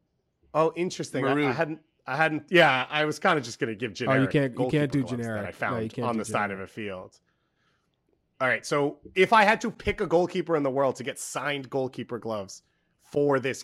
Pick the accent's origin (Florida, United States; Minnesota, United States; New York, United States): New York, United States; Long Island; I'm technically from Long Island and I live in New York.